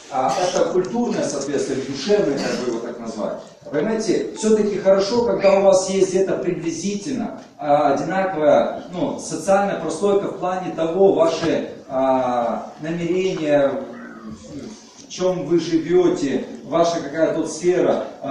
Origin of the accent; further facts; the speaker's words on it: Zabaykalsky Krai, Russia; я вырос в Забайкалье